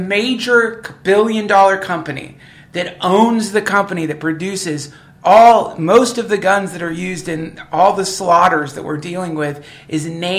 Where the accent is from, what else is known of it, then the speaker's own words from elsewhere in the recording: US South, United States; and I was raised in the South. I've never had a superstition of guns